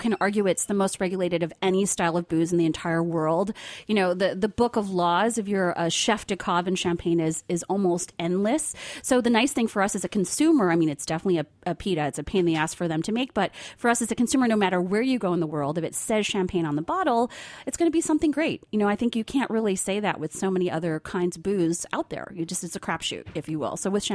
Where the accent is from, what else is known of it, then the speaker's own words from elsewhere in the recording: New Jersey, United States; And I do remember that in our refrigerator at home, you know, I grew up in New Jersey, there was always a bottle of Lancers, this mysterious kind of crazy earth colored bottle on the top shelf